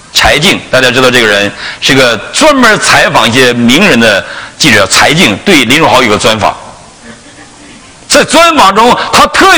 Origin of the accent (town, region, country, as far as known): China